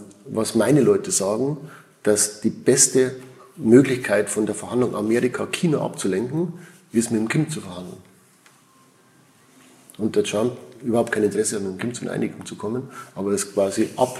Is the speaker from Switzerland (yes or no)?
yes; Switzerland; also ich bin ein Schweizer und ich muss schon sagen, hier in der Schweiz ist es schon anders.